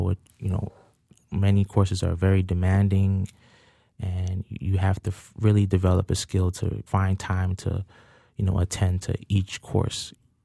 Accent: Brooklyn, New York, United States; I'm from Brooklyn, New York, Canarsie, New York, yeah, particular.

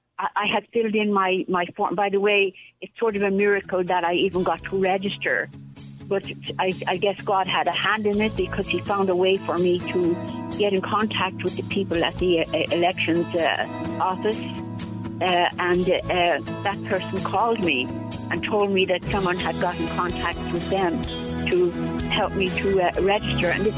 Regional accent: Dublin, Leinster, Ireland; I'm from Dublin.

